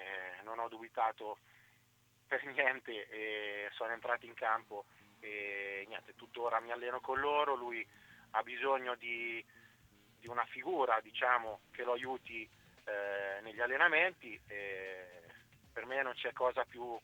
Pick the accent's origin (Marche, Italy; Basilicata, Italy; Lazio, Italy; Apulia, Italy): Marche, Italy; Ancona; essendo anconetano doc.